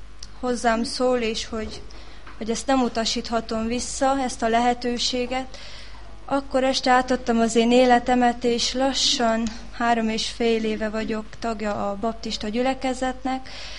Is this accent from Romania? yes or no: yes; Chiesd, Sălaj, Romania; now in Hungary; Szilágykövesdről jöttem, nemrég költöztünk be ide a városba az unokatestvéremmel.